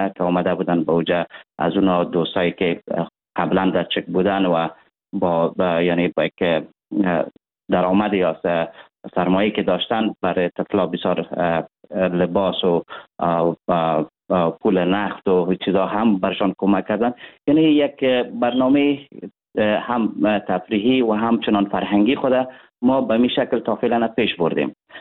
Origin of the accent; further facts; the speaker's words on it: Afghanistan; ولی کل ما یک افغان هستیم